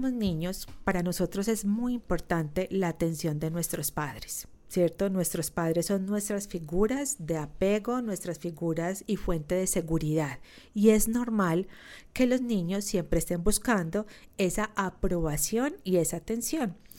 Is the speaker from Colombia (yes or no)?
yes; Colombia; yo lo celebro en septiembre porque yo soy